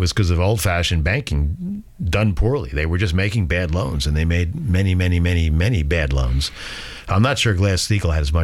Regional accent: Boston, Massachusetts, United States; You know, I come from Boston. I live in Boston, and each of the Federal Reserve banks has a its own board

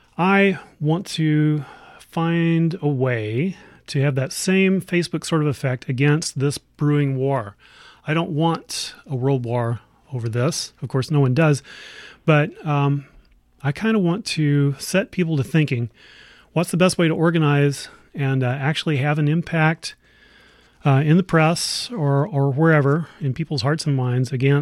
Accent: United States; I'm an American citizen and I was brought up a Christian

